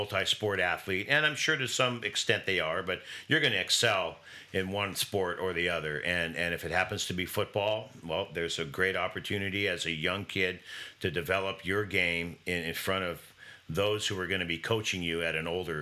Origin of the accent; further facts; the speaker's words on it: Santa Barbara, California, United States; I grew up and born in Santa Barbara.